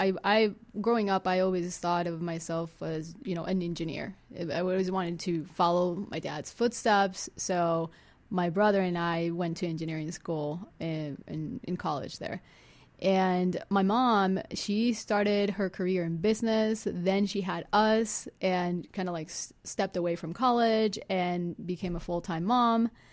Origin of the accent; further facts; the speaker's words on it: Caracas, Capital District, Venezuela; We were right in the city. It's actually a big city, and I would say we weren't in like the downtown area, not the suburbs either